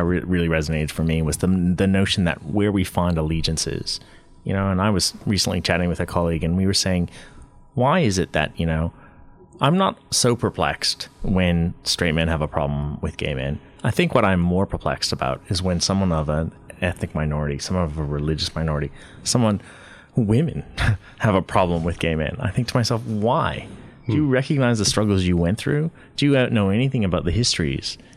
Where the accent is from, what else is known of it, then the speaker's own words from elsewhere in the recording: Canada; And I grew up in the Bible Belt of Canada, so I know exactly what that is like.